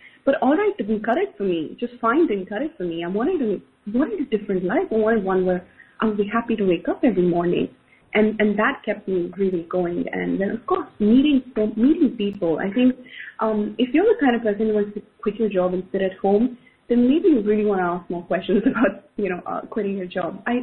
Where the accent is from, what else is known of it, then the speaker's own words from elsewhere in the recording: India; as an Indian woman